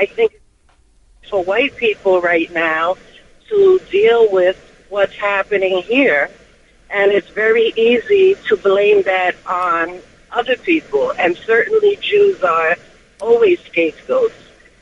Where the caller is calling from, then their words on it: New York, United States; I'm calling from the Lower East Side.